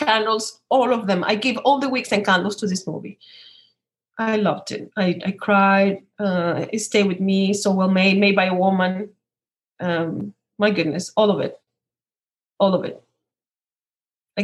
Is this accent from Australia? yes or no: no; Venezuela; English is a second language; Another layer of complication is that we're from Venezuela. And there's very few period films from Venezuela.